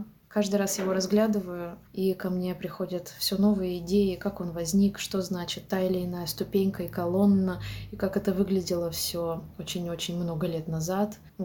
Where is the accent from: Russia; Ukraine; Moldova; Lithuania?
Russia; Siberia; А я, дикая женщина из Сибири, говорю